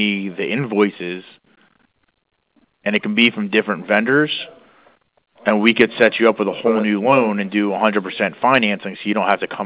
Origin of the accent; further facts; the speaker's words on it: Maryland, United States; also born or lived in Culpeper, Virginia; now in Washington, D.C. area, United States; I'm from, I was actually born in Virginia, but I grew up in Maryland. So I only live in the D.C. area. I was born in Culpeper.